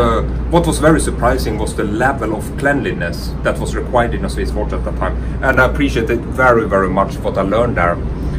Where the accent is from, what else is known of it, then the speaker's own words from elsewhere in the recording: Sweden; English is a second language; I come from Sweden. I learned the watchmaking in the Swedish watchmaking school.